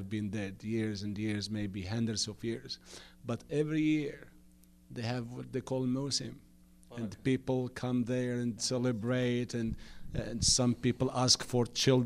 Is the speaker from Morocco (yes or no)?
yes; Morocco; English is a second language; The same thing in I'm from Morocco